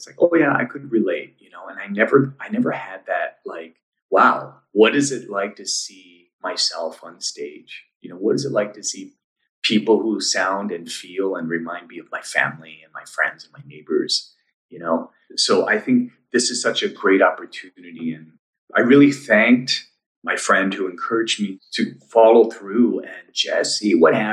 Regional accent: Hawaii, United States; for me growing up in Hawaii, that was always a dream, right? Like, oh, what would that be like to leave the Hawaiian Islands

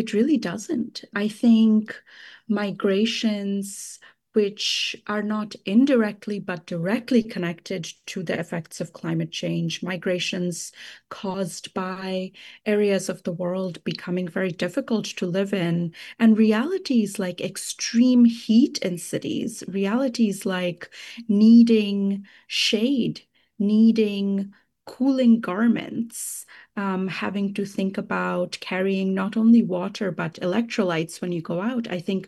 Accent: Kolkata, West Bengal, India; A Guardian and a Thief is a novel which is set in a near future Kolkata, India, which is my hometown.

